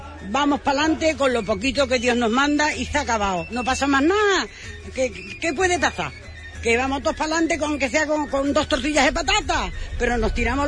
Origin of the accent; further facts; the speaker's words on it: Huelva, Andalusia, Spain; como somos de Huelva, un año vamos con uno y otro año vamos con otro, como somos de aquí